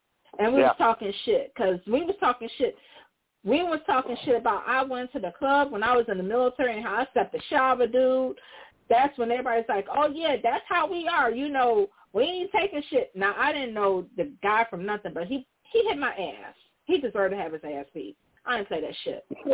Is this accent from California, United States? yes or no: no; Alabama, United States; And, you know, we're from Alabama.